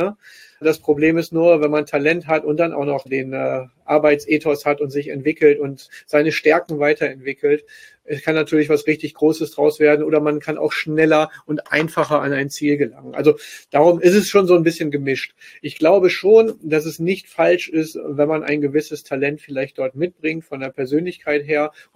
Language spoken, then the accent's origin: German; Lower Saxony, Germany; born there; ich bin gebürtiger Ostfriese. Das heißt, dort sagt man außer Moin und Jo, sagt man eigentlich den ganzen Tag lang nicht wirklich viel. Das heißt also, seit ich in Nordrhein-Westfalen lebe, bin ich vollkommen akklimatisiert